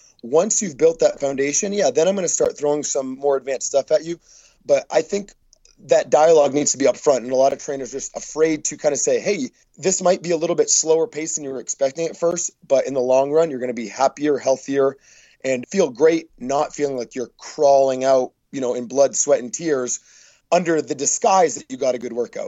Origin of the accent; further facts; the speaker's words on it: Maine, United States; a 15-year-old kid growing up in Maine playing a bunch of sports